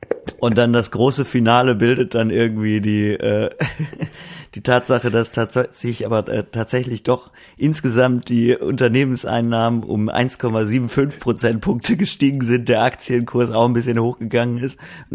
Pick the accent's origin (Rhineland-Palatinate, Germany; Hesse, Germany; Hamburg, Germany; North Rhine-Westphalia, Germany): North Rhine-Westphalia, Germany; Duisburg; ich komme ja aus Duisburg